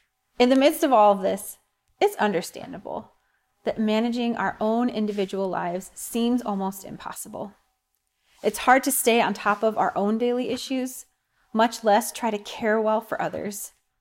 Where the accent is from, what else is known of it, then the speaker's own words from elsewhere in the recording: Illinois, United States; Well, I'm from Illinois. I live in the same town Hank does, actually.